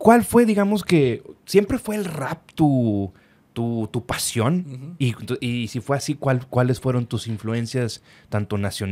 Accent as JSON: {"language": "Spanish", "town": "Monterrey", "region": "Nuevo León", "country": "Mexico", "said": "los que somos regiomontanos y que estamos en esta industria del entretenimiento."}